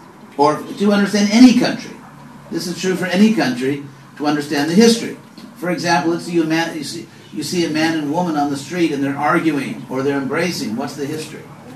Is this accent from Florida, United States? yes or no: no; California, United States; I'm from California, so if you want to understand the history of Mexico, you cannot simply study the history of Mexico.